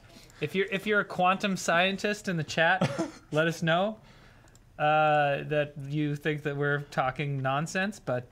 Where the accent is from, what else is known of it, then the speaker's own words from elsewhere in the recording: Canada; We're Canadian